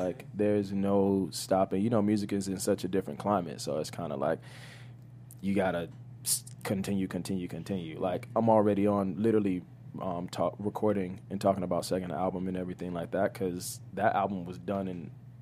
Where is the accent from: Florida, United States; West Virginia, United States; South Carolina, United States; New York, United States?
Florida, United States; Miami; Well, I'm from Miami. I don't know if that's being around, like, a lot of Hispanic people.